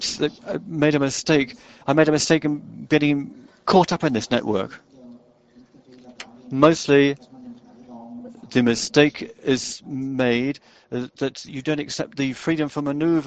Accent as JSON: {"language": "English", "country": "Poland", "second_language": "English", "said": "I come from Poland."}